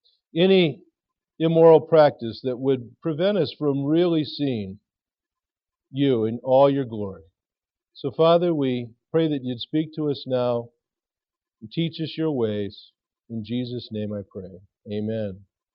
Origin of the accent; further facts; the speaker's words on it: St. Louis, Missouri, United States; Growing up in St. Louis, I don't remember a lot of the things that have happened in the Catholic Church that were done there.